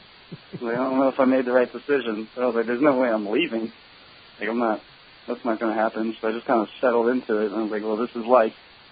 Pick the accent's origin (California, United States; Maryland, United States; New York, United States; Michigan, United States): Maryland, United States; Annapolis; I was born in Maryland, more southern Maryland, but I've been pretty much raised in Annapolis.